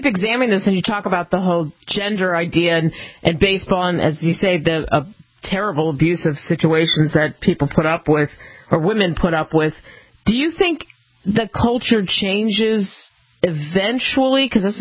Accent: Pennsylvania, United States; I grew up in outside of Philly, and I grew up watching the Philadelphia Phillies. I grew up in that baseball culture

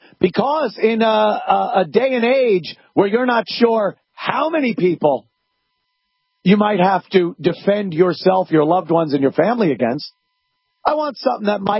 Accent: New York, United States; I look at a state like my home state of New York.

